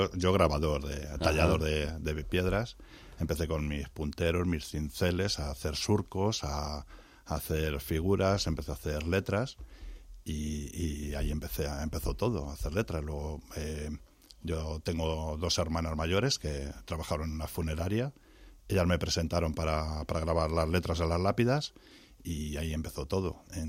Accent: Hoyo de Pinares, Castile and León, Spain; born there; Yo, pues mira, nací allí en Hoyo de Pinares.

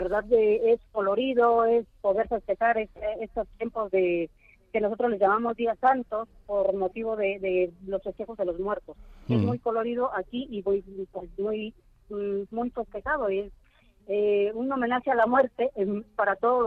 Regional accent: Mexico; estarlo saludando desde México, mi tierra natal

